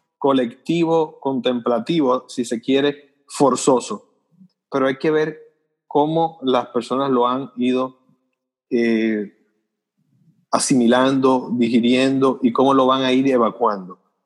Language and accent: Spanish; Dominican Republic; eso yo creo que nos falta todavía profundizar un poco más eso como sociedad dominicana.